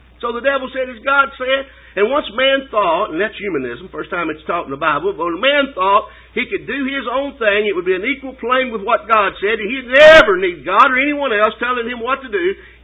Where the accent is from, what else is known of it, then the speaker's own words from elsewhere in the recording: Signal Mountain, Tennessee, United States; I remember when I was growing up on Signal Mountain, not far from here